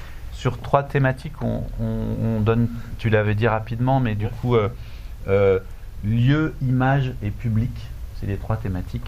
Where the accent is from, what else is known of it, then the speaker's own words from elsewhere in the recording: France; c'est parce qu'on est Français